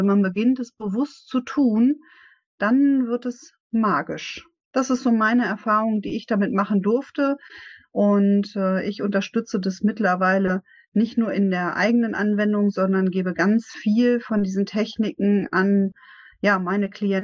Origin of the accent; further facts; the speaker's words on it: Lower Saxony, Germany; Ich komme aus der Nähe von Hannover